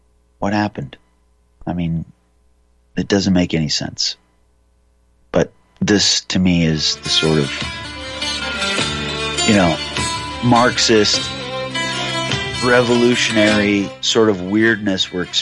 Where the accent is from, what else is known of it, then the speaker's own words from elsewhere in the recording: Libby, Montana, United States; born there; I was born in Libby, Montana